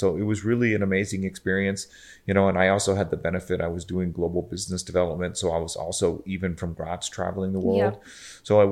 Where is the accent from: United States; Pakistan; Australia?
United States; how often people would just want to talk to me just because I was from America